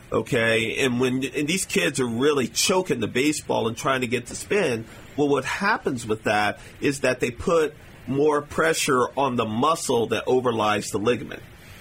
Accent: Kentucky, United States; You know, I'm from Kentucky originally. My granddad had the tobacco farm

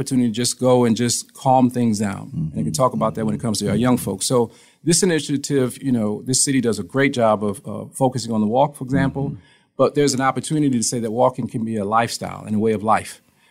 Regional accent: Toledo, Ohio, United States; So I'm from Toledo, Ohio.

